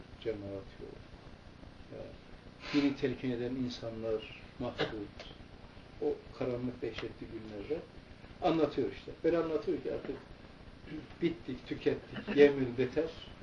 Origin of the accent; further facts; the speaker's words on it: Erzurum, Turkey; Bir çocukken Erzurum'da çocuksunuz orada geçti. Kışta zemheri kok kömürü yakardık sobalarda.